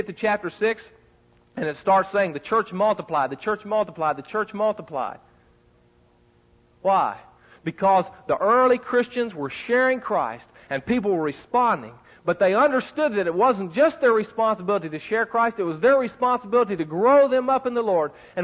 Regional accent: West Virginia, United States; I'm from West Virginia, kind of a famous cat in West Virginia.

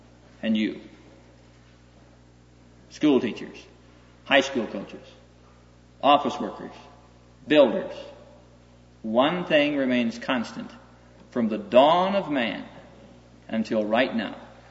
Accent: Neola, Iowa, United States; I've asked those folk, and they've heard about that. I come from Neola, Iowa. My hometown has one sign on it. You've never heard of Neola, Iowa.

